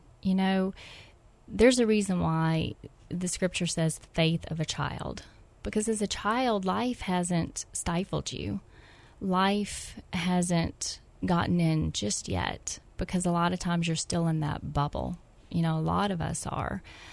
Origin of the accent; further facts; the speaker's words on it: Gulfport, Mississippi, United States; accent: southern twang; I grew up in Gulfport, Mississippi, and it's interesting. I still have the southern twang.